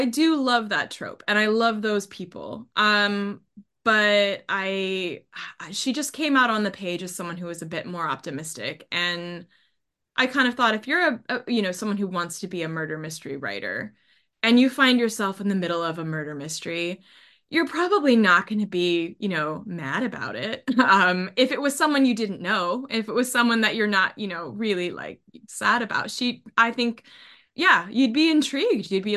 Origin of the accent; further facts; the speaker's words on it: Issaquah, Washington, United States; My bio says Seattle, but I'm actually from a town called Issaquah in Washington State, which is pretty much the next town over from where Twin Peaks was filmed.